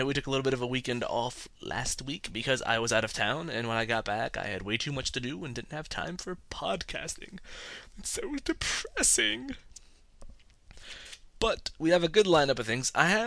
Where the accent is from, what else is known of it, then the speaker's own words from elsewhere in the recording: North Carolina, United States; accent: southern; As if anyone's fooled by my horrible southern accent. And you'd think from North Carolina I'd have kind of sort of one. And I have noticed that when I get really nervous, it comes out.